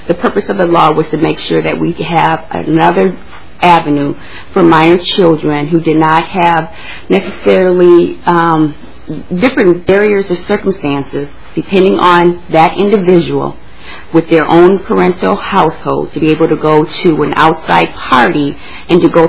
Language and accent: English; Minnesota, United States; I'll use Hennepin County since I'm from Hennepin County